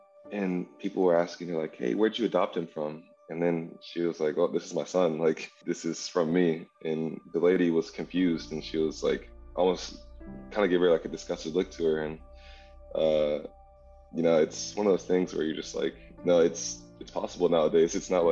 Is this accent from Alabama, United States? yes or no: yes; Birmingham, Alabama, United States; Growing up in Birmingham, you're kind of already expecting the worst, but hoping for the best.